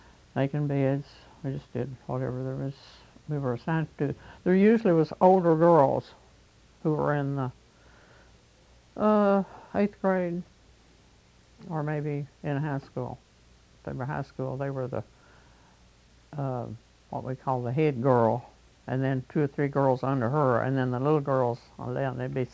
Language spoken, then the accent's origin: English; Erie, Kentucky, United States; No, I lived at Erie, Kentucky, down on Troublesome, near home place.